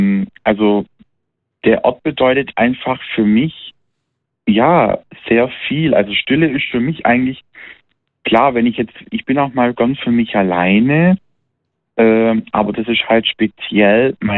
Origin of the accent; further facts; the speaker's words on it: Heidenheim, Baden-Württemberg, Germany; Ich bin ja in Heidenheim aufgewachsen, ich bin in Heidenheim geboren und ich habe in Heidenheim, ich bin jetzt schon fast über 20 Jahre in Heidenheim. Wir sind 2004 nach Heidenheim gezogen, meine Eltern und ich.